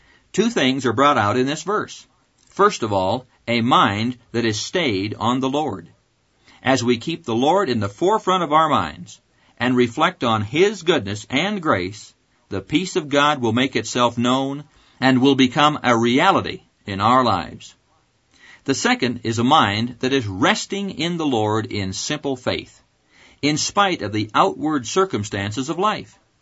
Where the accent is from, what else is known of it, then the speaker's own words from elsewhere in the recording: Neola, Iowa, United States; A friend was calling from my hometown of Neola, Iowa.